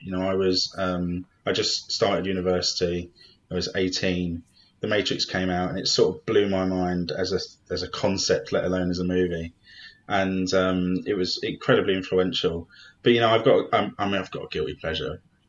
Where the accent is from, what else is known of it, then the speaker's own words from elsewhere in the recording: London, United Kingdom; I grew up in South London, and I would play Street Fighter after school almost every day in Streatham Mega Bowl